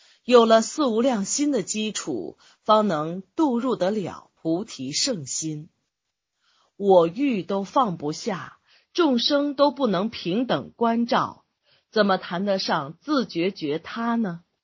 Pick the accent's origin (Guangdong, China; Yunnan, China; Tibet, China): Tibet, China; 譬如有部分人想把我的家乡西藏划割开来了